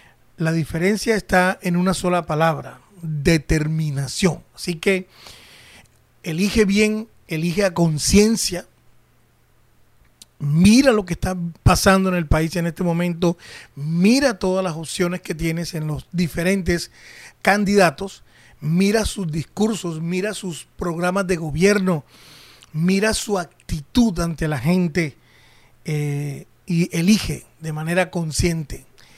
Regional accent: Barranquilla, Atlántico, Colombia; Es que hoy es un día muy, muy especial en Colombia, en mi país, aquí en Barranquilla, en Colombia.

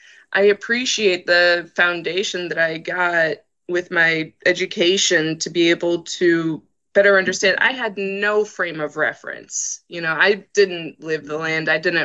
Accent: Orlando, Florida, United States; I actually grew up in a very urban area. I grew up in Orlando, ironically enough.

